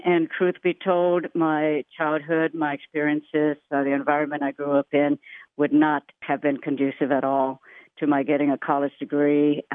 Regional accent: Kingsville, Texas, United States; born there; moved away as an adult; now in Pasadena, United States; I am a native-born Texan. I was born in Kingsville, Texas, near Corpus Christi, and I left, got my first couple of degrees there, and then I left the state 50 years ago, 5-0.

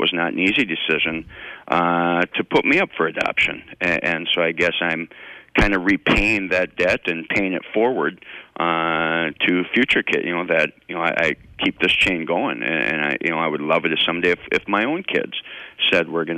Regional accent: Green Bay, Wisconsin, United States; born there; and so even though I was born in Green Bay, so I was placed in foster care at 16 days of age with my eventual adoptive parents.

